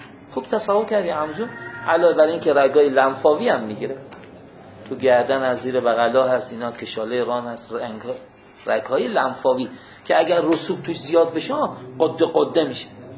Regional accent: Iran; حالا چون ما ایرانی هستیم

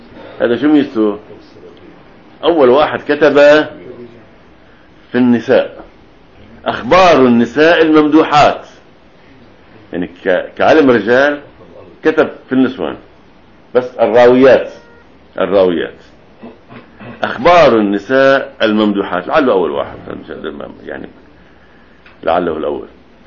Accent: Lebanon; هيدي لو عندنا بلبنان هلا كان اسمه حق مصاري

